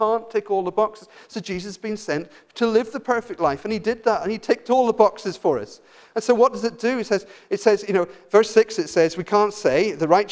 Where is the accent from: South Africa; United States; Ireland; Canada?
Ireland; I was brought up in Ireland. Ireland's a Catholic country.